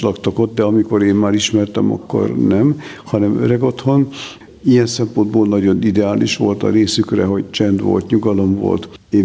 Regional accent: Szécsény, Nógrád, Hungary; akkor meg Széchenybe kerültem, ahol fölnőttem, oda kerültem káplánnak.

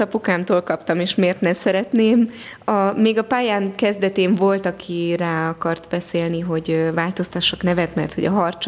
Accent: Budakalász, Pest, Hungary; born there; Budakalász az én szülőfalum is, és az édesapám is ott élt szinte egész életében.

